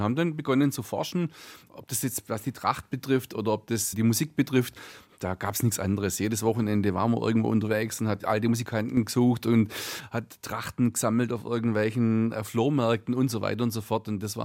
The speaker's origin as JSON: {"language": "German", "region": "Baden-Württemberg", "country": "Germany", "said": "also Schnitz sind bei uns in Württemberg die Gstanzeln, also Vierzeiler"}